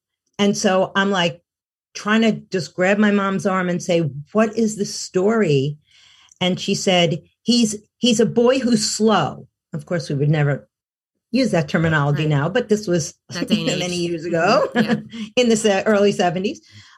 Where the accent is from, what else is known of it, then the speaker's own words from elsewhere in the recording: New York City, New York, United States; I grew up in New York City, so we're just walking in the streets, right?